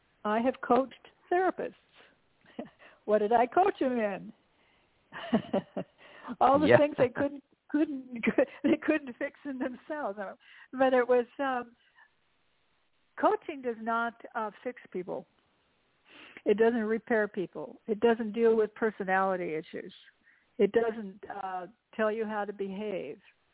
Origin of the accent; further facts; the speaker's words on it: Pasadena, California, United States; I grew up in Pasadena. Guess what's there? JPL, Jet Propulsion Lab